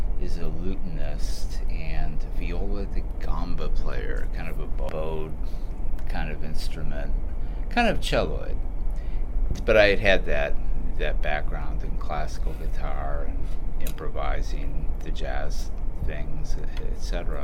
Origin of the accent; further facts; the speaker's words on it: Detroit, Michigan, United States; I grew up in the Detroit area and came from a very musical family.